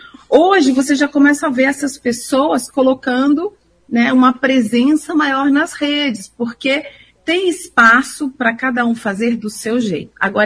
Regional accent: Minas Gerais, Brazil; Eu sou do interior de Minas, meio no vai da valsa.

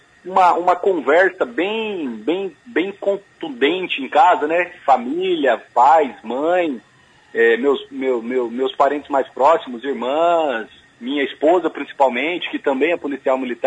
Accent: Goioerê, Paraná, Brazil; now in Maringá, Brazil; Eu sou de Maringá há 21 anos já, né? Sou em Maringá nesse tempo aí. Vim de uma cidade um pouco menor, que é Goiuerê.

